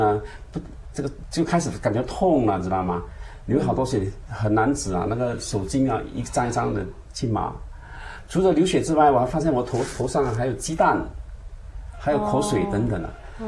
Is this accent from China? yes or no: no; Singapore; now in United States; 对，土生土长的新加坡人。